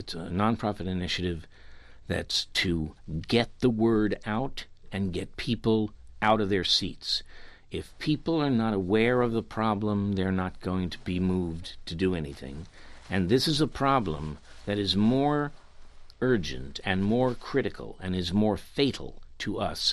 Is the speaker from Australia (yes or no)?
no; United States; I'm an American. I am an American actor